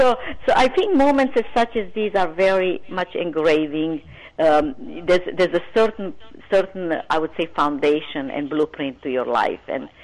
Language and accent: English; Romania; especially my childhood, growing up in Romania in a communist country, along with my mom, no siblings